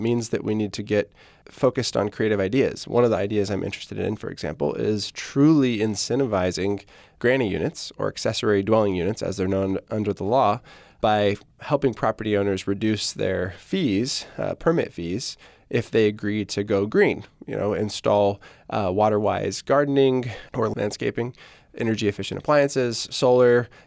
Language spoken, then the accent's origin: English; Arroyo Grande, California, United States; Yeah, so I grew up in Aurora Grande, went to AG High, went to Cal Poly.